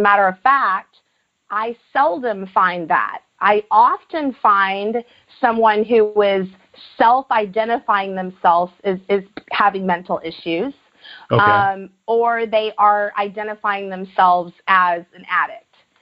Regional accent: Midwest, United States; I'm from the Midwest, by the way.

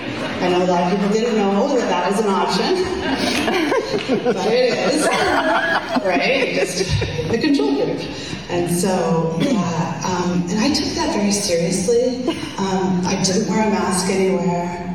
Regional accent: Canada; And as one Canadian to a bunch of other Canadians, you know I don't mean that.

